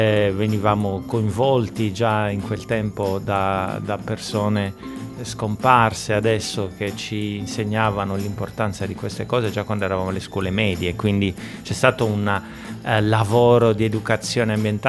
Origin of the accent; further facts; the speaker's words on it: Cagliari, Sardinia, Italy; sono nato a Cagliari, ho studiato a Cagliari, ho fatto il liceo a Cagliari, il famoso Pacinotti, ho fatto la facoltà di ingegneria a Cagliari, poi ho studiato fuori.